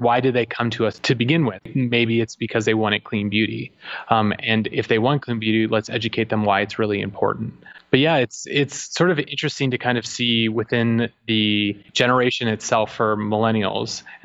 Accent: California, United States; So we're from California, our company is from California

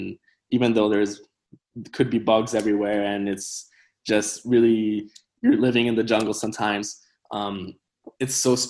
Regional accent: Costa Rica; Related to my background in Costa Rica

